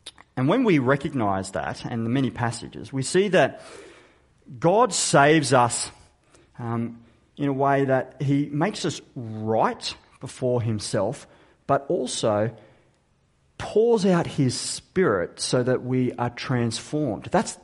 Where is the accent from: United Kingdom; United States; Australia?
Australia; Katherine, Northern Territory; I grew up in the Northern Territory and for quite a number of years lived in the town of Catherine.